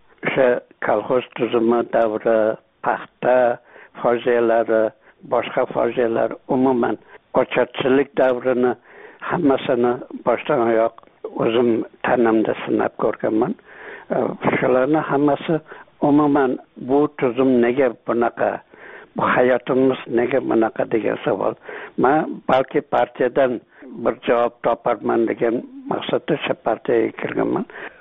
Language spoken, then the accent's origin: Uzbek; Mirzachul, Sirdaryo Region, Uzbekistan; also born or lived in Margilan; Men Mirzacho'lda esimni taniganman. Aslarcha Marg'ilonda tug'ilganman, lekin Mirzacho'lda esimni taniganman.